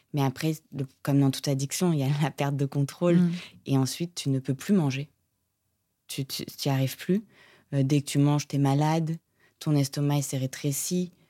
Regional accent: Monaco; Et moi qui arrive avec... je viens de Monaco

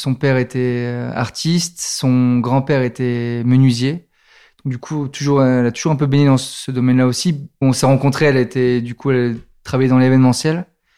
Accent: Provence-Alpes-Côte d'Azur, France; Donc, j'ai grandi pauvre sur la Côte d'Azur.

